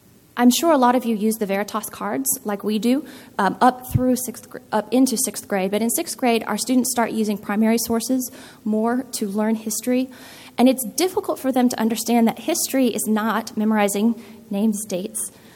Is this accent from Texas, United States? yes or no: yes; Texas, United States; I grew up in Texas. You can drive 12 hours and still be in Texas.